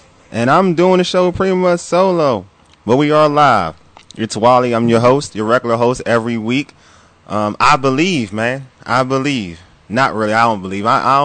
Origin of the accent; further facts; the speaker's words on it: United States; born there; Some people call me a sellout being Nigerian. I was born in the United States, but both of my parents are Nigerian.